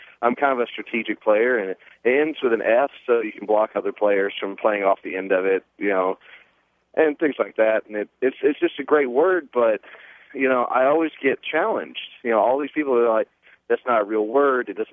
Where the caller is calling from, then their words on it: Denton, Texas, United States; Denton, Texas.